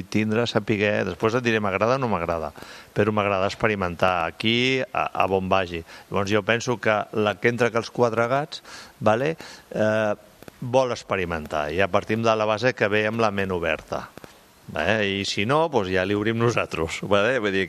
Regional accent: Catalonia, Spain; al final som catalans i a on hi ha negoci ja estem.

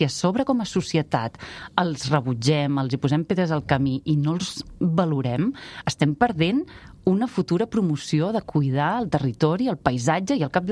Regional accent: Torroella de Fluvià, Catalonia, Spain; born there; jo ja sóc de poble, jo vaig néixer a Torroella Fluvià, que és un poblet de l'Alt Empordà, en un veïnat molt petit que es diu Sant Tomàs de Fluvià

